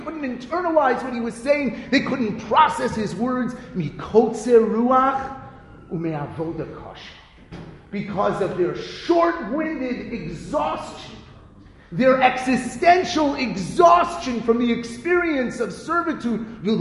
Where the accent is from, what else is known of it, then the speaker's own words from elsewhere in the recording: Passaic, New Jersey, United States; I'm from Passaic, New Jersey. I live in Passaic, New Jersey, so I have a shul in the community.